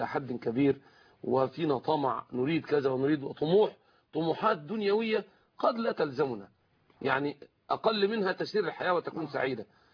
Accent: Egypt; عندنا في مصر

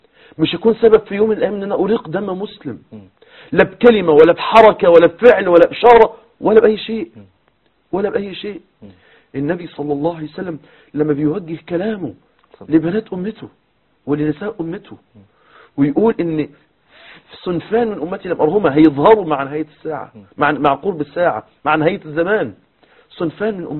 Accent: Egypt; الشباب الآن اللي ماشي في الشارع بالموتوسيكلات عندنا في مصر

